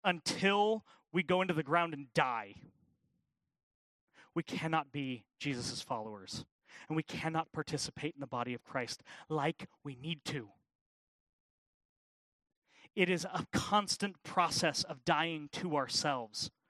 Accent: Colorado, United States; I grew up in Colorado, and if you know Colorado at all, the first half of the state is just flat.

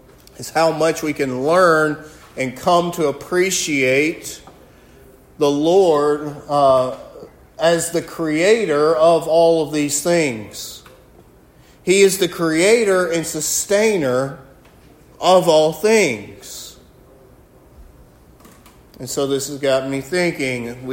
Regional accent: Alabama, United States; I'm from Alabama, so I'm familiar with the woods.

